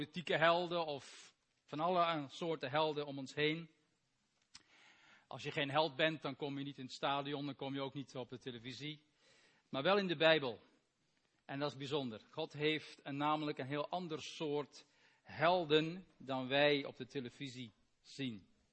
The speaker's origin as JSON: {"language": "Dutch", "country": "Belgium", "said": "U begrijpt dat ik natuurlijk maar niks zal zeggen over gisteravond als Belg."}